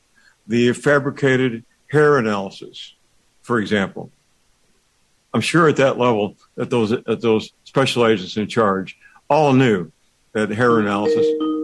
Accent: St. Louis, Missouri, United States; Now, not far from my hometown of St. Louis was the largest, at the time, the largest oil refinery on the planet, at Wood River, Illinois.

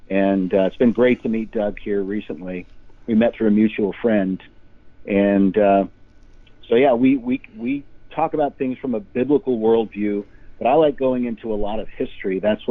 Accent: Germany; because, you know, we grew up in Germany. We know about this.

